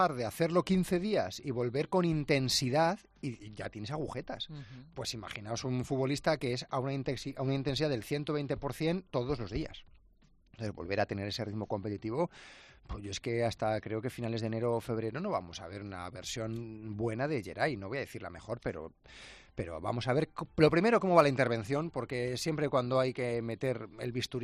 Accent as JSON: {"language": "Spanish", "region": "Castile", "country": "Spain", "tie": "born or raised there", "said": "Un pueblo muy, muy de Castilla. O sea, por eso ayer, sí, cuando hablábamos de los pueblos, mi pueblo es el típico pueblo de Castilla."}